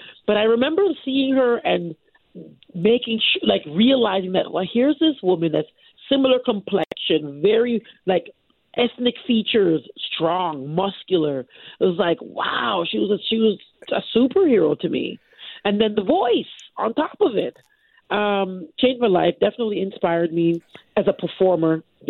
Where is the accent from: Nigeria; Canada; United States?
Canada; I'm Canadian. I'm a born and raised Canadian.